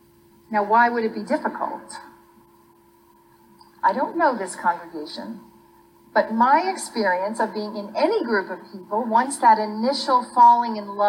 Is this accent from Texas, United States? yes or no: yes; Texas, United States; I'm from Texas, where I know a UU couple, Ron and Kay